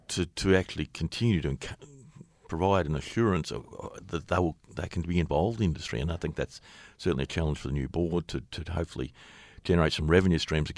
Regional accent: Melbourne, Victoria, Australia; As an Australian and a Melbournean, there's nothing better anywhere in terms of a sporting event in Australia

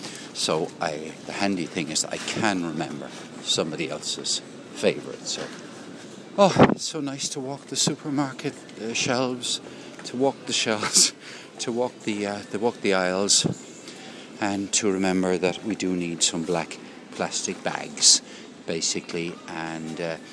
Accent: Ireland; moved away as an adult; Growing up in Ireland, it is very difficult to feel anonymous. It's a small rural society with a little bit of industrial culture, if you like, or urban culture in it.

